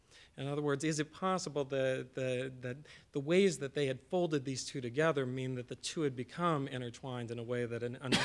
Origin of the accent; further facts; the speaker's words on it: the South, United States; I grew up in the South. I'm for the South being nuts.